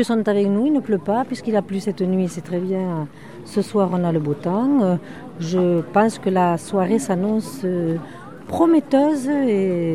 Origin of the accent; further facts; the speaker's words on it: Albi, Occitanie, France; je suis d'Albi.